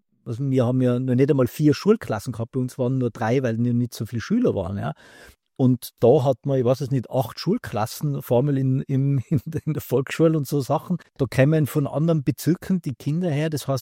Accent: Pfaffenhofen, Bavaria, Germany; sind dann auch durch meinen Heimatort gegangen, da in Pfaffenhofen, wie das heißt. Und da ist halt nichts, das ist wirklich eine ganz kleine Ortschaft

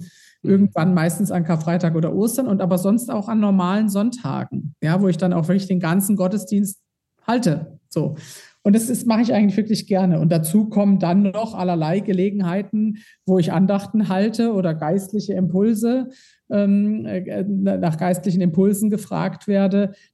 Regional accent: Todtnau, Baden-Württemberg, Germany; neulich war ich in meiner Heimatregion. Da war 1000 Jahre Tottnau, das ist ein kleiner Ort im Schwarzwald, der primär katholisch ist.

